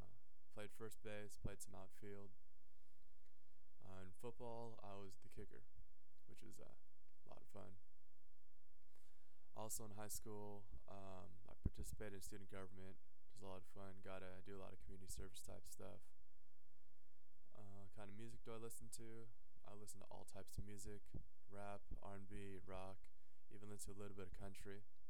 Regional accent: Foster City, California, United States; I am from Foster City, California, which is about 20 miles south of San Francisco in the Bay Area.

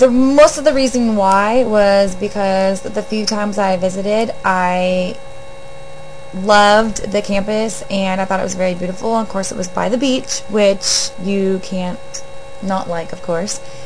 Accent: Dinuba, California, United States; I was very active in my hometown, coaching swim teams and volleyball teams for summer leagues, and just pretty much giving to my community all that I could. After I graduated from Dinuba High School, which was our hometown high school

